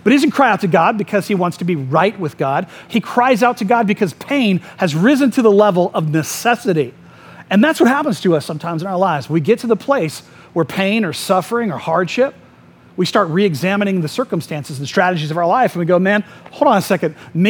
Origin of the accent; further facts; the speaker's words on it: Winter Springs, Florida, United States; I grew up in Tuscola, which is in Winter Springs.